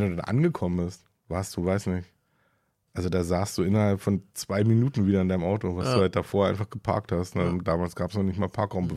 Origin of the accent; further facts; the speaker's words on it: Berlin, Germany; wir mussten als Berliner echt leiden, ne?